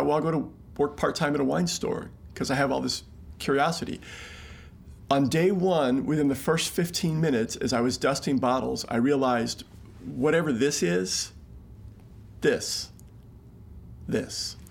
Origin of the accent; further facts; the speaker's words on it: United States; As an American, I grew up with wine. My parents separated when I was very young, and my dad lived in San Francisco in the late 60s.